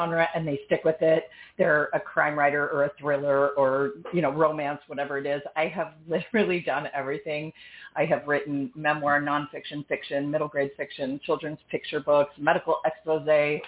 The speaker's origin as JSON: {"language": "English", "region": "New York", "country": "United States", "said": "I'm from New York. I lived in New York. I worked in publishing."}